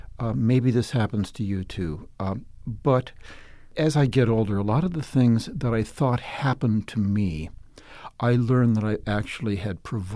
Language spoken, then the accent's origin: English; Cleveland, Ohio, United States; And I was raised in Cleveland, which is called the Forest City.